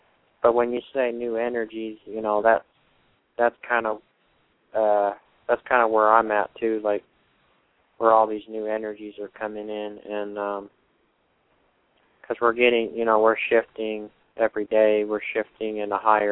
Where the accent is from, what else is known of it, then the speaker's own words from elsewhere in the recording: Salt Lake City, Utah, United States; I'm from Salt Lake, Utah, because there's a lot of Mormons here.